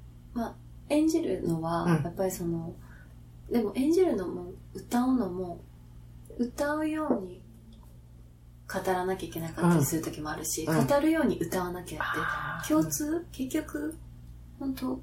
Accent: Kobe, Hyogo, Japan; あの、神戸、兵庫県の神戸市出身なんですけど

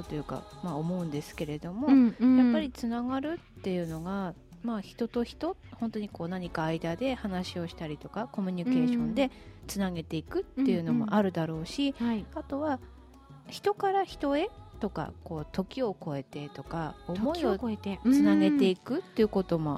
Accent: Tohoku, Japan; 特に私は東北出身なので

